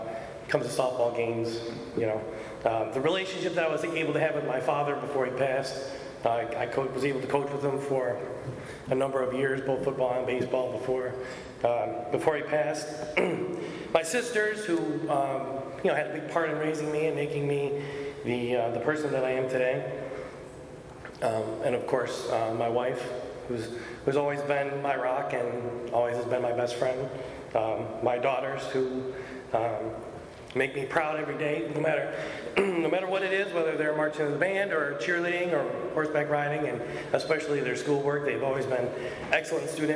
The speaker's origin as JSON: {"language": "English", "town": "Sterling Heights", "region": "Michigan", "country": "United States", "tie": "born there", "said": "I was born in Sterling Heights."}